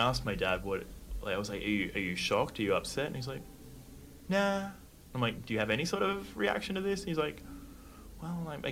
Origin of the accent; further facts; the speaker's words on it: Australia; I'm just from Australia, and I'm doing some good stuff for us too